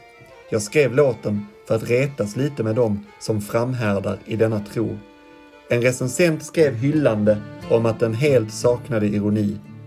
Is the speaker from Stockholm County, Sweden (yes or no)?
no; Skåne, Sweden; Jag är ju från Skåne, så det kan ju vara så att jag har hört det i Skåne.